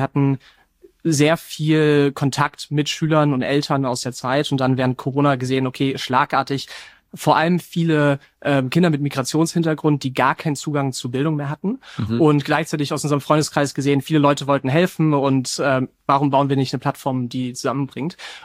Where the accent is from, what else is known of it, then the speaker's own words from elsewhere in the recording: Bavaria, Germany; ich komme aus dem Münchner Umland und da gibt es viele Hidden Champions, also viele Weltmarktführer in sehr nischigen Bereichen